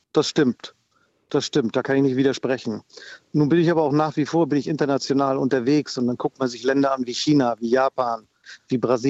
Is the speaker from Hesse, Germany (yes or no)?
no; Eutin, Schleswig-Holstein, Germany; ich komme aus Norddeutschland, ich komme aus Eutin, kleines Nest an der Ostsee.